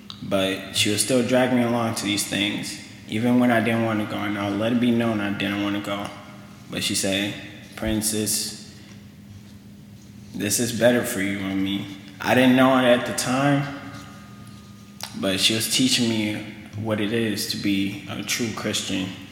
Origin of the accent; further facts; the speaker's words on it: Kenya; I am from Africa. I was born in Kenya, and I came here at COS the first time, I believe, March 16, 2006.